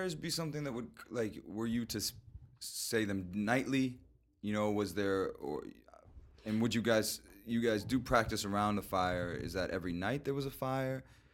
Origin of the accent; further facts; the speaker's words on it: Palm Harbor, Florida, United States; We grew up in Clearwater, Florida, yes. Palm Harbor, Florida, actually, to be specific.